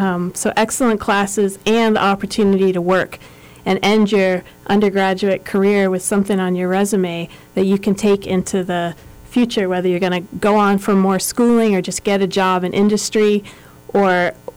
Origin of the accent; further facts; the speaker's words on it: New England, United States; I'm from New England. It's really in there.